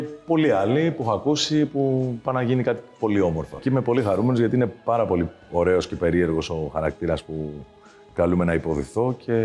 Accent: Perissos, Attica, Greece; Αν και γεννήθηκα και μεγάλωσα εδώ, στον Περισσό, πάντα λέω ότι είμαι από τον Εύρο.

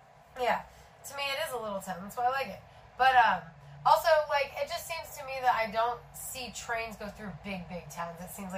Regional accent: Houston, Texas, United States; born there; also born or lived in Miami / Philadelphia / Memphis; I know, but I was born in Houston.

